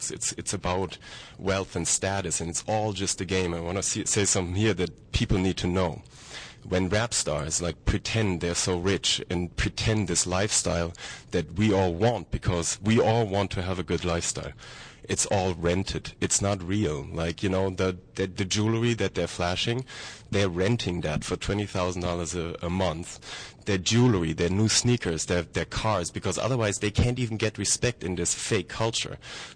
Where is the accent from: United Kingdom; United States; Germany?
Germany; I'm from Germany